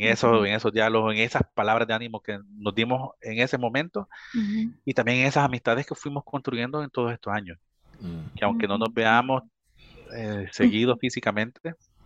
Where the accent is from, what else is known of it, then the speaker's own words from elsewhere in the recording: El Salvador; lo más que había estado fuera de casa o de El Salvador, más bien, habían sido 15 días. Yo me tocó moverme de mi pueblo a estudiar a una ciudad cerca.